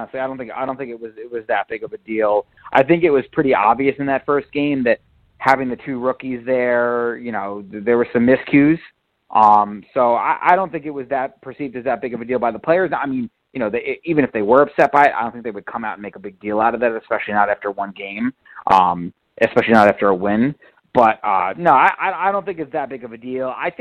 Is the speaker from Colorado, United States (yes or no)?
no; Westchester, New York, United States; I mean, I grew up in Westchester, so obviously, where I came from, the Rangers were we weren't Islanders fans, we weren't Devils fans.